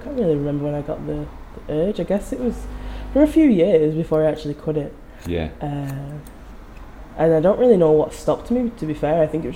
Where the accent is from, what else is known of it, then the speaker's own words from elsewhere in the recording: Manchester, North West England, United Kingdom; and I'm from Manchester anyway, so it wasn't much of a difference for me.